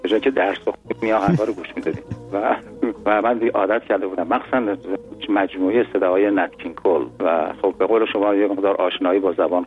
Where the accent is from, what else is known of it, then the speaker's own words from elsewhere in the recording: Isfahan, Iran; مکتب، کودکستان، دبستان، دبیرستان و دانشگاه رو در اصفهان تمام کردم. عزیز بگم اصفهانی نیستم؟